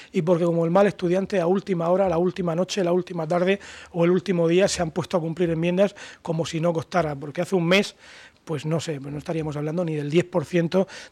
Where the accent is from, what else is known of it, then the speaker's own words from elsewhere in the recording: Region of Murcia, Spain; sino como murciano, como contribuyente, como persona que ama y quiere su tierra